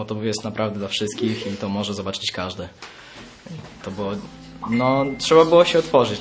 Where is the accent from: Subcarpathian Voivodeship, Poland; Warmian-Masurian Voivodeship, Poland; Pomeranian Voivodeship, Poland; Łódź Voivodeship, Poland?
Pomeranian Voivodeship, Poland; Sopot; jestem z Sopotu